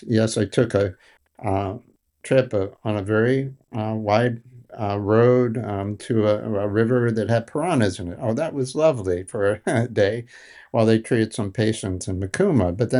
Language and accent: English; Boston, Massachusetts, United States; born there; I was born in Boston.